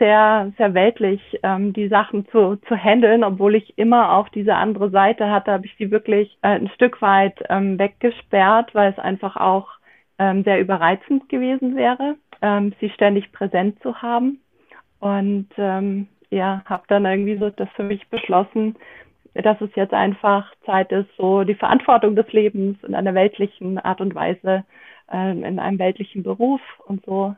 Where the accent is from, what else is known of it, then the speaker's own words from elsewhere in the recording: Munich, Bavaria, Germany; Ich bin ein Münchner Kindl, in München geboren, im Münchner Umland aufgewachsen. Und bin sehr idyllisch aufgewachsen